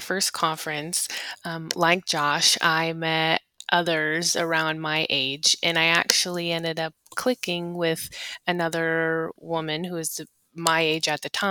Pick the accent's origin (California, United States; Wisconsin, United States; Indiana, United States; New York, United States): California, United States; she's from Canada, I'm from California, so we use the PDSA conference as a way for us to see each other at least once a year.